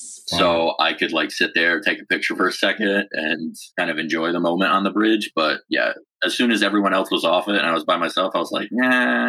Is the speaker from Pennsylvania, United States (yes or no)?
no; New York, United States; Like, I'm a New Yorker, we're fine.